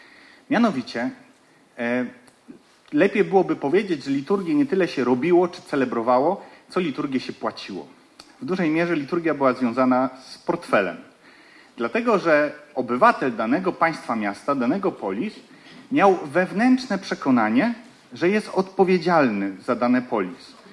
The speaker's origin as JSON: {"language": "Polish", "region": "Lesser Poland", "country": "Poland", "said": "Ja również jestem z Podhala. Aczkolwiek jest w tym pewna różnica, ponieważ Wojtek jest z mizernej, z wioski, a ja jestem z miasta."}